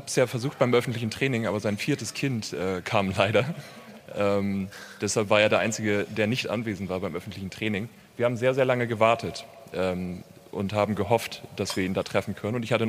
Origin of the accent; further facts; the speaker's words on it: Munich, Bavaria, Germany; sage ich, dass … aus München.